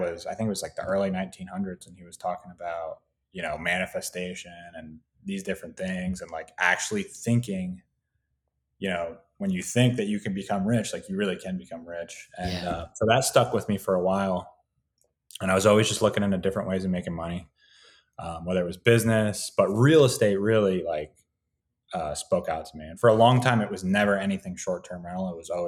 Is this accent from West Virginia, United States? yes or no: no; New York, United States; me and my friends, we grew up in New York.